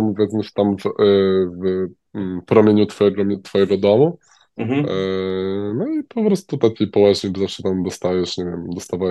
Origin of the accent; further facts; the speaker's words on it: Subcarpathian Voivodeship, Poland; ja jak byłem mały, to też u mnie na Podkarpaciu w Wigilię chodziło się po domach